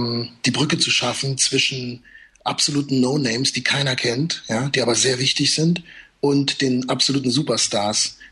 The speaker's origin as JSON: {"language": "German", "town": "Heidelberg", "region": "Baden-Württemberg", "country": "Germany", "said": "Ich komme aus Heidelberg, Heidelberg hat ein Schloss, ja."}